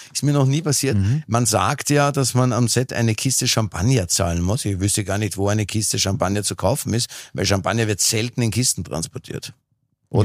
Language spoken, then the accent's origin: German; Switzerland; Als Schweizer